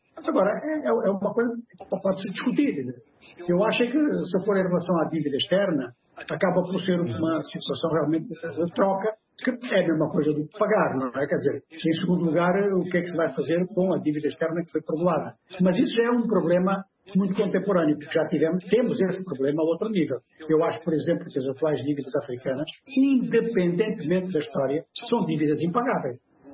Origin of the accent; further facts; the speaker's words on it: Angola; born there; nós todos que nascemos em Angola